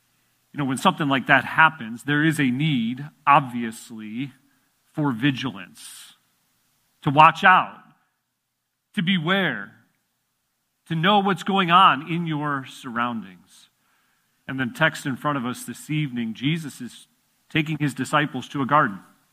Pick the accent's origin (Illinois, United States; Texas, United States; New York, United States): Illinois, United States; Chicago; And I'm relatively new to the area. I grew up in the Chicago area